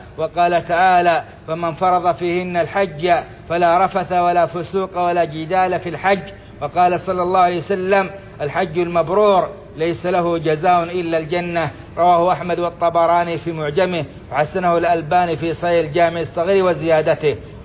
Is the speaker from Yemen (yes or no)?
no; Saudi Arabia